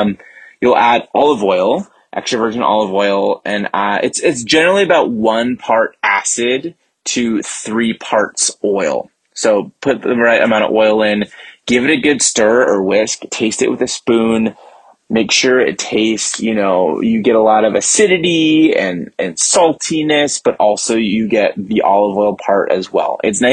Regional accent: California, United States; I am from the San Francisco Bay Area.

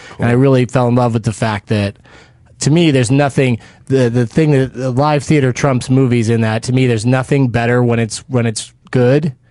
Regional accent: San Diego, California, United States; as a kid growing up in San Diego, my high school drama teacher would make us go see plays for extra credit.

